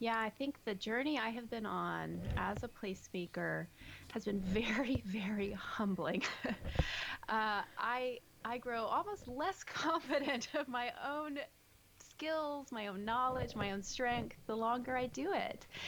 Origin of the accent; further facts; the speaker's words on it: the South, United States; I grew up too in the South, and so I had only ever seen the Southern magnolias